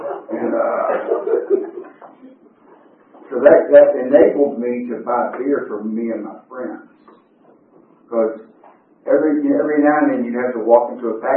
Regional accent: Atlanta, Georgia, United States; I was born in Atlanta, Georgia. I was raised in Atlanta. That was 67 years ago. And back then, the Atlanta city limits was smaller. And I was raised in Atlanta. I grew up in East Atlanta.

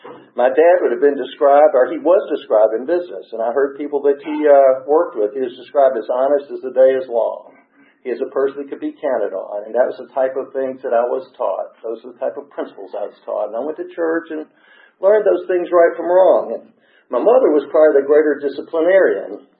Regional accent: Atlanta, Georgia, United States; born there; But I was born right here in Atlanta. I was born at Georgia Baptist Hospital, which turned into Atlanta Medical.

